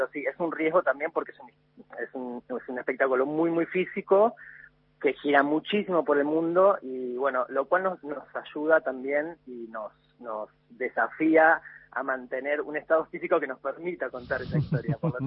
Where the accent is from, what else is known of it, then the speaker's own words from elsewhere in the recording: Tigre, Buenos Aires Province, Argentina; No, yo soy de Tigre.